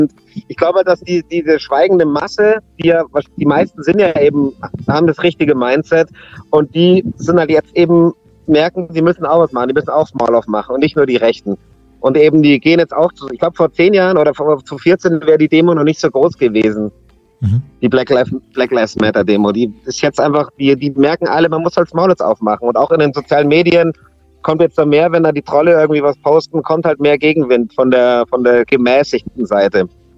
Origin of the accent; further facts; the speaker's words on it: Puchheim, Bavaria, Germany; Und dann sage ich München, nein, wo kommst du eigentlich her? Dann sage ich Puchheim